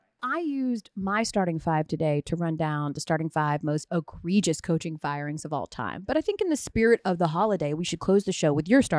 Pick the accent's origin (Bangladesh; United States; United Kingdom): United States; because I'm an American.